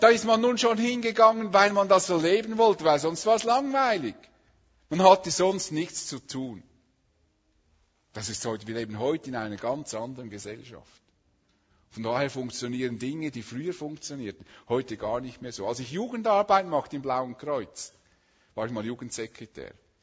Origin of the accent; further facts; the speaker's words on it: Switzerland; Wir leben von unserer Prägung als Schweizer eher zurückgezogen.